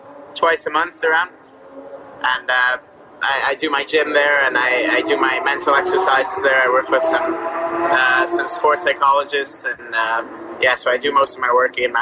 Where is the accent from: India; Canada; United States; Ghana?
Canada; Quebec; So, exactly like you said, I'm from Quebec, Canada. I'm 16 years old